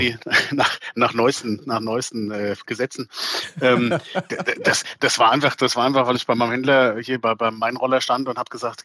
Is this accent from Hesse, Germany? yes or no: yes; Frankfurt, Hesse, Germany; Vielleicht liegt es daran, dass ich hier geboren bin in Frankfurt und aufgewachsen bin